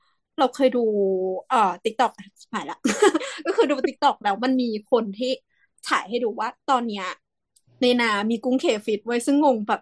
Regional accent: Sing Buri, Thailand; ที่บ้านเราเราเป็นคนภาคกลางใช่ไหมคุณสิงห์บุรี

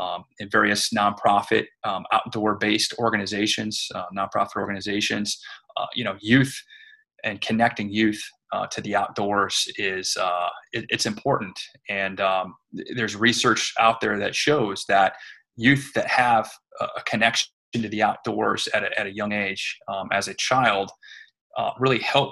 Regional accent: Ohio, United States; There's an opportunity at my local park district that I grew up in Northeast Ohio, Lake Metro Parks.

